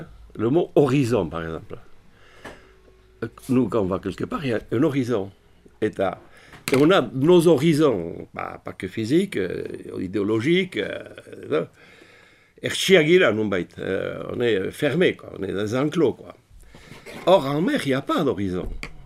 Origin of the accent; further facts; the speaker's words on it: Nouvelle-Aquitaine, France; même chez nous, au Pays Basque, les gens tournent le dos à la mer